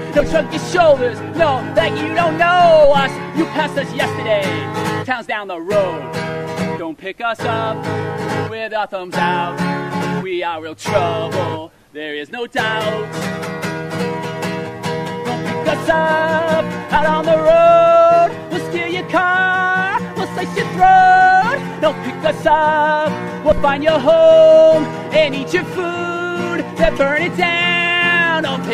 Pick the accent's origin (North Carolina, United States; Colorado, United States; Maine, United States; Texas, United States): Maine, United States; We're both from Maine